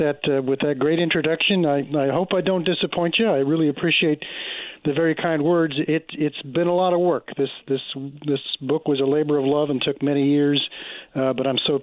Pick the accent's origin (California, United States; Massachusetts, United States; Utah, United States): California, United States; Santa Clara; I grew up in Santa Clara, and my mom and dad were both Oakland Oaks fans when they were kids growing up in Oakland.